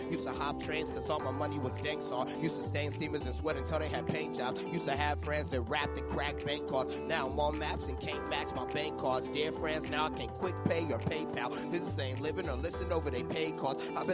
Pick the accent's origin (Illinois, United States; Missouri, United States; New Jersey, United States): Illinois, United States; Chicago; this is a song that I wrote about being from Chicago, about living in Chicago, growing up on the South Side.